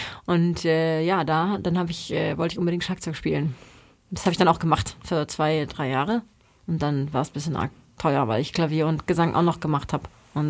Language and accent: German; Baden-Württemberg, Germany; Obwohl ich da 18 Kilometer von aufgewachsen bin.